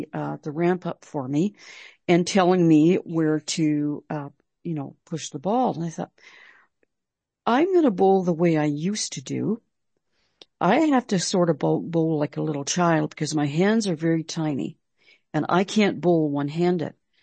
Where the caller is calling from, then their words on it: Toronto, Ontario, Canada; This is in Toronto, Ontario, Canada. I'm calling from Canada.